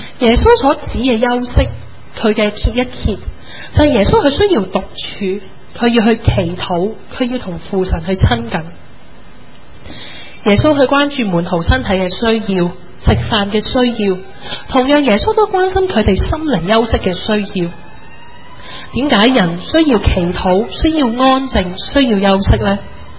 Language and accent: Chinese; Hong Kong; 当我们香港人做生意